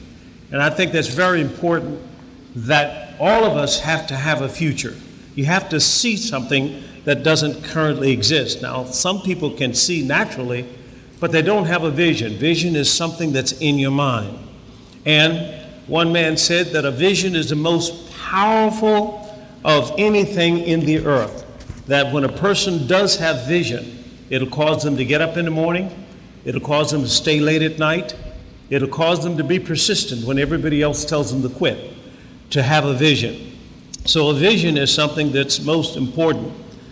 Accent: Tuskegee, Alabama, United States; I was raised here in Tuskegee.

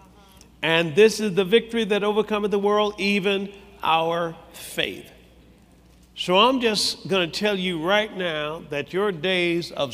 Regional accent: Tuskegee, Alabama, United States; born there; I was born in Tuskegee, Alabama.

